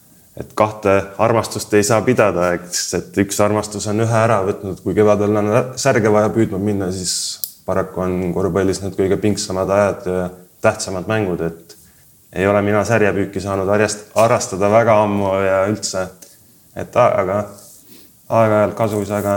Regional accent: Saare County, Estonia; üles olen kasvanud Papissaare sadamas, täpselt seal sadamas, kus siis Vilsandipaat välja sõidab, mõõda munakivi teed olen oma koolipõlve käinud

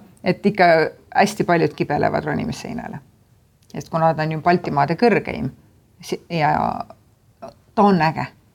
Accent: Kuressaare, Saare County, Estonia; Suuremal saarel on minu juurikad Kuressaares ja Vättapoolsaarel. Et Vättapoolsaarel elavad siia maani minu vanemad ja minu vanaema. Vennapere elab küll nüüdseks juba Tallinnas ja mina siis Kõrvalsaarel.

